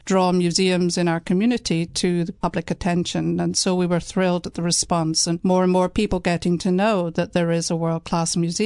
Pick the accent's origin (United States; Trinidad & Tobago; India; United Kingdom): United Kingdom; Well, as you'll probably gather pretty early on, I hail from Britain